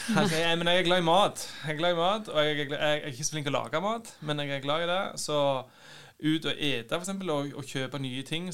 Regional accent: Nærbø, Rogaland, Norway; Kjem fra Nærbø på Bjørland.

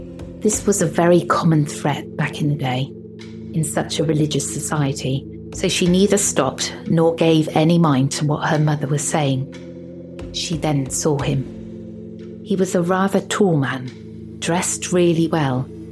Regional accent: Colombia; I'm a 29-year-old Colombian female, being born and raised in Colombia.

